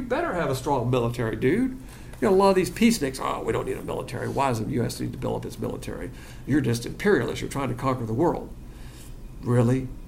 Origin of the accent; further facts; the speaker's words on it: the South, United States; as a Southerner